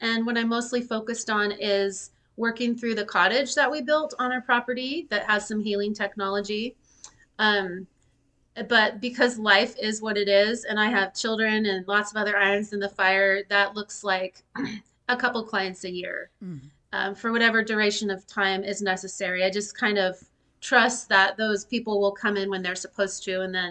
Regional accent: Seattle, Washington, United States; I hail from the Seattle area, actually, as both of you

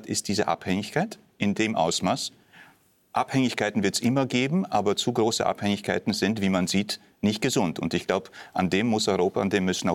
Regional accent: Poland; Ich bin gebürtiger Pole, ich kenne das Sentiment meiner alten Heimat.

